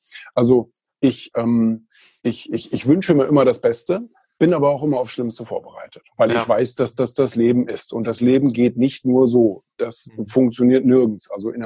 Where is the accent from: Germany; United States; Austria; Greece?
United States; New York; aber ich komme leider aus New York.